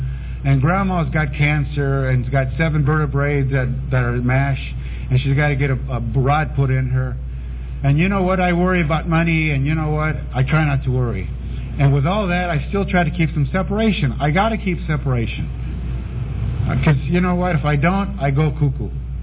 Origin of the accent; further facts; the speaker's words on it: Los Angeles, California, United States; You know, I grew up in, I grew up in East L.A., Boyle Heights, they call it, the west side of East L.A.